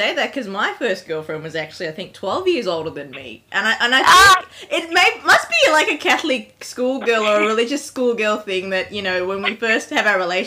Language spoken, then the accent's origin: English; Melbourne, Victoria, Australia; we're from Melbourne, Australia